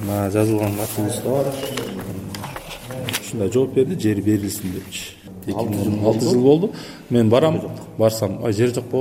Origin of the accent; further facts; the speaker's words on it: Bishkek, Kyrgyzstan; Менталитет алам, мен шаарда өстүм да, Бишкек.